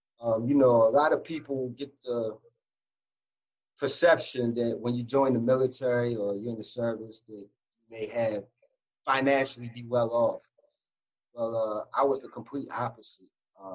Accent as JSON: {"language": "English", "town": "Baltimore", "region": "Maryland", "country": "United States", "tie": "born or raised there", "said": "Well, I grew up in Baltimore, Maryland, in a tight-knit community called Turner Station."}